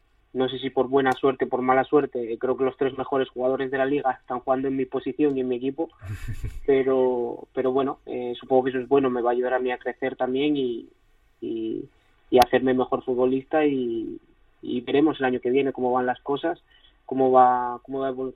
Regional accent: Zaragoza, Aragon, Spain; moved away; Llevo mucho tiempo fuera y estoy bien, la verdad que me han ido bien las cosas. Ha sido un camino largo desde que salí de Zaragoza, dando vueltas por el mundo

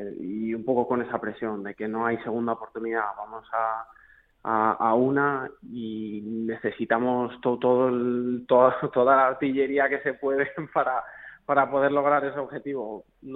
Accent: Zaragoza, Aragon, Spain; este último año me ha negligido como deportista aragonés y es algo que me apena, porque al final estamos intentando representar a Zaragoza, concretamente a Aragón y a España

